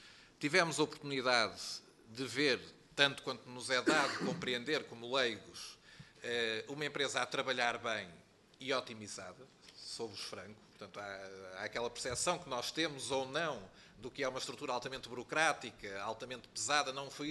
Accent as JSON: {"language": "Portuguese", "country": "Portugal"}